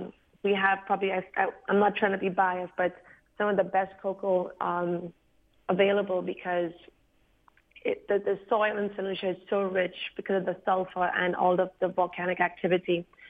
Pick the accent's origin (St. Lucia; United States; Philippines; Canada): St. Lucia; that's a folk tale that I grew up with in St. Lucia.